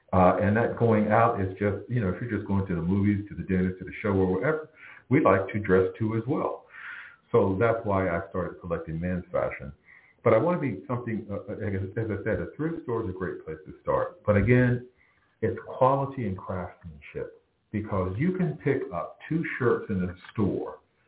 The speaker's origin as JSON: {"language": "English", "region": "the South", "country": "United States", "tie": "born or raised there", "said": "You know, where I grew up in the South and where I grew up, I don't recall, we didn't have thrift stores."}